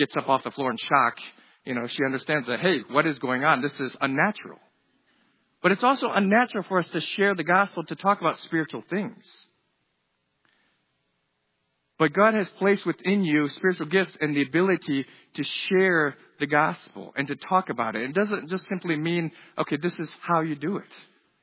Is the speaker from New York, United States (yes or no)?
yes; New York, United States; also born or lived in South Korea; I was born in South Korea. And as I mentioned before, I grew up in upstate New York. There's a lot of Italians, so I learned to talk with my hands.